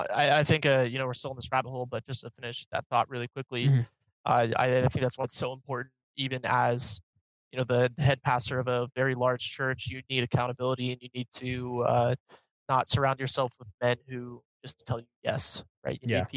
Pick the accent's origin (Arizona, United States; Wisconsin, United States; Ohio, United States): Arizona, United States; Phoenix; He planted a church here in my hometown of Phoenix.